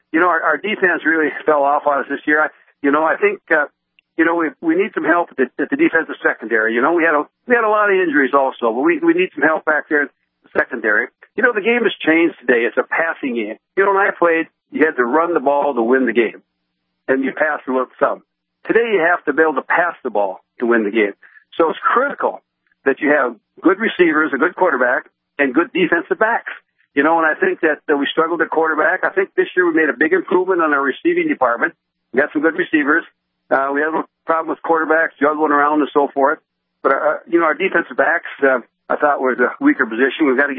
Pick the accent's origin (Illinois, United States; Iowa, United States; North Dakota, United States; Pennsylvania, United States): North Dakota, United States; Candu; Well, I think what I remember more than anything else is growing up on the farm, going to a country school, taking horses and a sleigh